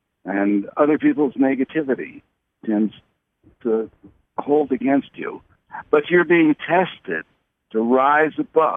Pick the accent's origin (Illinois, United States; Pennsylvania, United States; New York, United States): Pennsylvania, United States; Philadelphia; born there; I was born in Philadelphia.